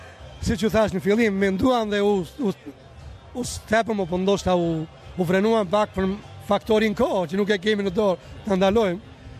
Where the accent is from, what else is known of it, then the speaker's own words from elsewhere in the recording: Korçë County, Albania; me ne shqiptarët nga Shqipëria, ose më mirë të themi me ne shqiptarët, që shumica shqiptonë jemi pedevoli ose pekorçe.